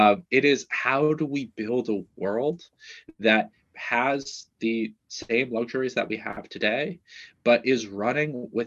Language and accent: English; California, United States; I grew up in the Bay Area. It was not a thing. And it's now totally a thing.